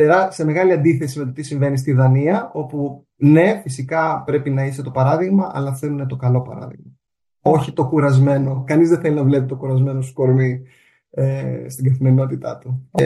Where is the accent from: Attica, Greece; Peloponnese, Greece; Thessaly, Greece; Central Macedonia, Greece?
Attica, Greece; Athens; now in Denmark; για μένα που μεγάλωσα στην Αθήνα